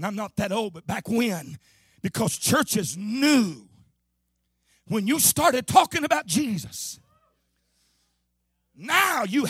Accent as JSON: {"language": "English", "region": "Missouri", "country": "United States", "tie": "born or raised there", "said": "I remember as a kid growing up in the Boot Hill of Missouri, we'd sing those old songs, them ladies."}